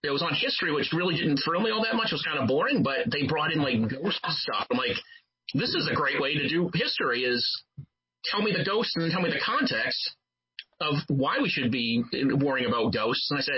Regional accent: Boston, Massachusetts, United States; No, because, I mean, I grew up in Boston. You can probably figure it out from the accent. And I lived one town over from Salem, Massachusetts.

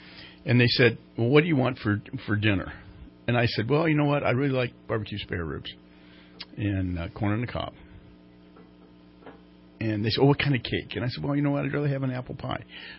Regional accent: the South, United States; You had some great greens when I was growing up in the South

